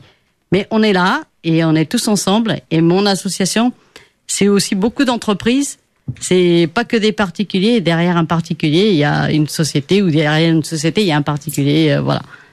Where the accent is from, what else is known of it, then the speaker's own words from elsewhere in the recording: Chaves, Vila Real, Portugal; now in France; eu sou de Chaves, felizmente não tem nada a ver com o que vocês sofreram.